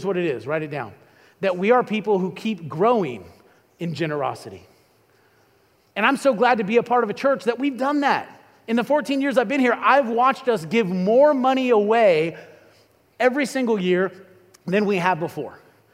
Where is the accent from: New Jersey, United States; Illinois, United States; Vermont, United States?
Illinois, United States; But I grew up in Illinois, which I like to say is a great place to be from but not live, and I grew up in Illinois, and we have thunderstorms there.